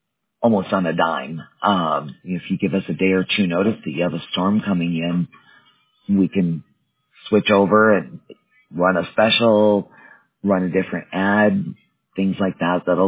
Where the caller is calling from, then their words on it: Colorado, United States; I live in Colorado. Well, the company is based in California. I work remotely. I live in Colorado.